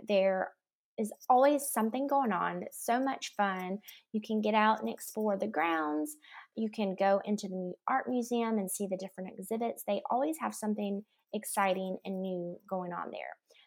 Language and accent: English; Greenville, South Carolina, United States; now in Nashville, United States; My family moved to Nashville. We're originally from Greenville, South Carolina. We moved here about 3 years ago, and ever since we have been loving exploring this town.